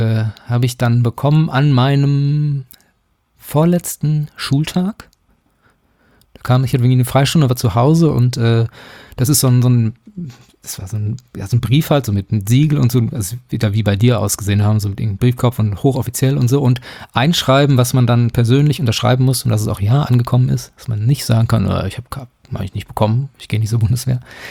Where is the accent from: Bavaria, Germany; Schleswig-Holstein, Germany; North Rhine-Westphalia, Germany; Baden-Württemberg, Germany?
North Rhine-Westphalia, Germany; Lippstadt; also ich bin in Lippstadt aufgewachsen